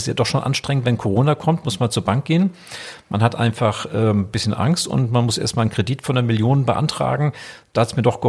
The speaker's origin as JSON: {"language": "German", "town": "Sylt", "region": "Schleswig-Holstein", "country": "Germany", "tie": "born or raised there", "also_born_or_lived": "Wiesbaden", "said": "ich selber geboren in Wiesbaden und dann gehöre ich halt zu der Familie. Das heißt, mein Vater wurde dann von meinem Onkel gefragt, ob er nach Sylt kommen könnte. Da sind wir 1984 nach Sylt gezogen"}